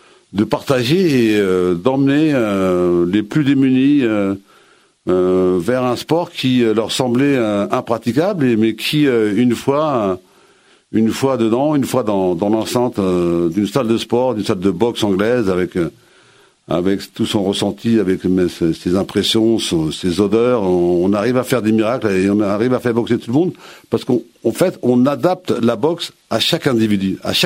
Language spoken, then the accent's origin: French; Argenteuil, Île-de-France, France; born there; Argenteuil, ma ville natale.